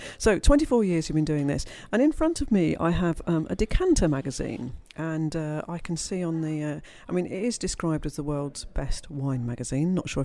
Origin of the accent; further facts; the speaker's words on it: United Kingdom; Because we're British, we don't say anything.